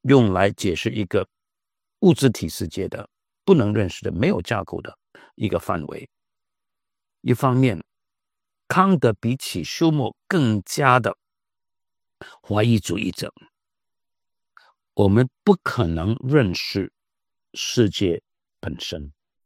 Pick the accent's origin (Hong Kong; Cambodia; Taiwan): Hong Kong; 用我们香港人的讲法